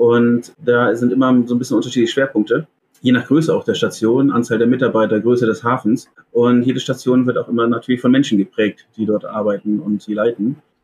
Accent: South Africa; Also ich bin in Südafrika aufgewachsen, habe da auch nochmal gearbeitet, fand auch so das Spießerleben ganz cool.

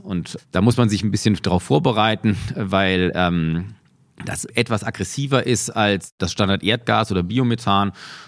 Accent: Karlsruhe, Baden-Württemberg, Germany; ich bin gebürtig in Karlsruhe, also ich in meiner Kindheit gab es, ich glaube, 3 heiße Tage

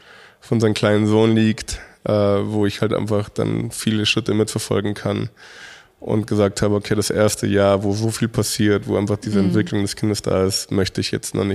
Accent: Mexico; Jeder soll natürlich so ein bisschen so einen Hauch von meiner Heimat dann probieren können. Ich habe früher oder nach wie vor machen wir das mexikanische Partys.

